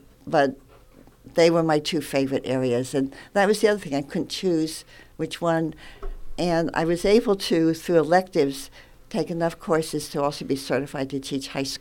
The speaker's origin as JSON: {"language": "English", "town": "Phillipsburg", "region": "New Jersey", "country": "United States", "tie": "born or raised there", "said": "I grew up in Phillipsburg, Warren County."}